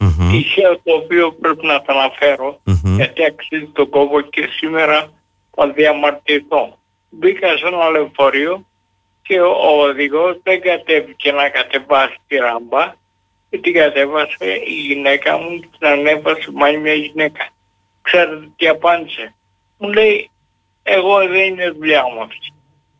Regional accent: Heraklion, Crete, Greece; Ειλικρινά για την πόλη μου. Γιατί έχω κάνει, όπως ξέρετε, ήδη πολλά με ιδιωτική πρωτοβουλία, με συνεργασία με το Δήμο Ηρακλείου.

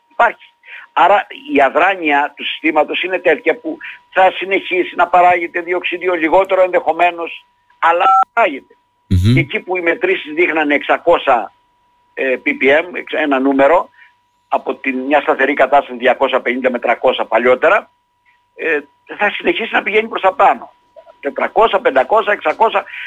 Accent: Perachori, Crete, Greece; ναι, στο χωριό μου το λένε έτσι. Ειδικά στο Περαχωρί.

